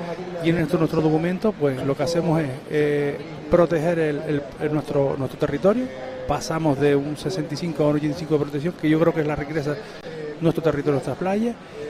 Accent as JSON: {"language": "Spanish", "region": "Canary Islands", "country": "Spain", "tie": "born or raised there", "said": "yo soy majorero y me criaba"}